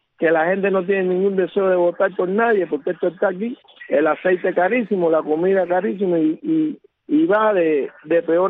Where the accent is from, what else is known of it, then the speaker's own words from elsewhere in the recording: Santiago de Cuba, Cuba; decir la verdad de lo que pasa en mi país